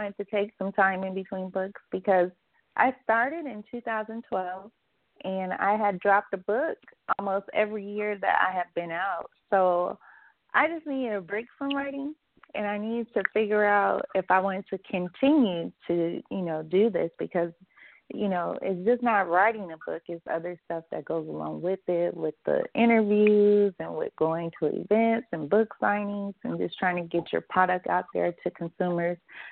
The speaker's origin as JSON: {"language": "English", "region": "California", "country": "United States", "said": "You know, I'm from Cali, so I had to come all the way from New York."}